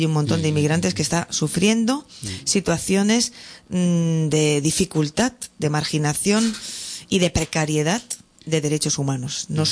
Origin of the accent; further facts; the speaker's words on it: Barcelona, Catalonia, Spain; born there; Al menos como barcelonesa de nacimiento, hija de barceloneses de nacimiento, nieta de barceloneses